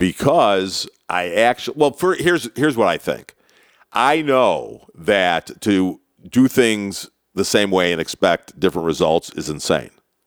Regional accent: Chicago, Illinois, United States; I grew up in Chicago under the Mayor Daley regime.

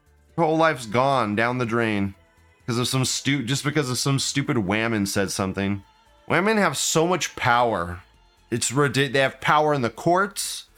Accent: the South, United States; No, we Americans don't do not. I'm Southerner. I'm fucking white trash shit. And even then, I watched wrestling as a kid.

